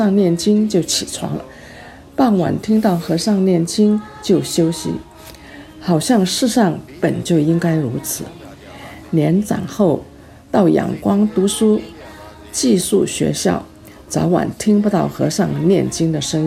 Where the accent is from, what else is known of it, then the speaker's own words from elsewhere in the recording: Lashio, Shan State, Myanmar; 我生长在缅甸北部山邦的拉叙市，从拉叙沿